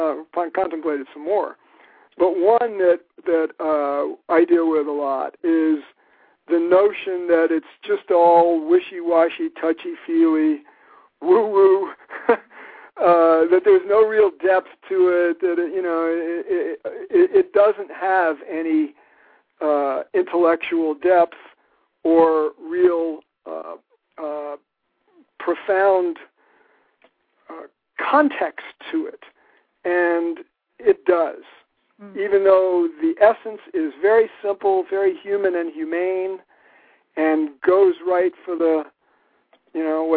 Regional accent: New York, United States; I came from New York myself.

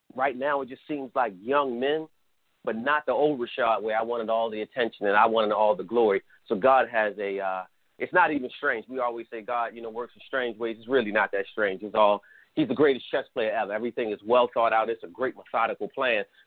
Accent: Baltimore, Maryland, United States; I'm a gardener because I think my goal is, as a older black man born and raised in Baltimore, to work with these younger black men here in Baltimore, Maryland.

